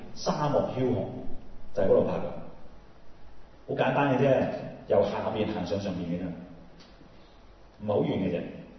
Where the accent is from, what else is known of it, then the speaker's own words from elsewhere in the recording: Hong Kong; 因為嗰啲丹麥人6.7尺，我哋香港人5.7尺，爭一尺